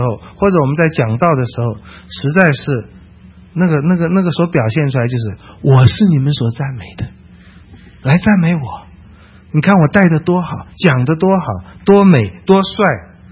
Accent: China; 我们中国人说色厉内荏

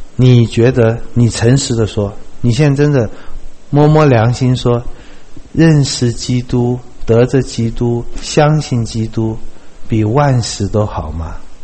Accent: China; 当然我知道我们中国人答案都是两个都要

